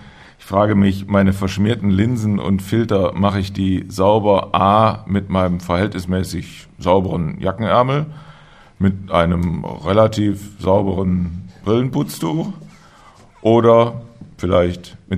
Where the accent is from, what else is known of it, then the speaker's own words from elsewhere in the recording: Stuttgart, Baden-Württemberg, Germany; nicht weiter erstaunlich, aus Stuttgart.